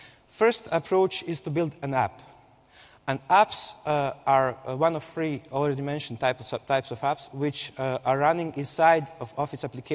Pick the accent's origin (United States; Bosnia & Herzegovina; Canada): Bosnia & Herzegovina; I'm from Bosnia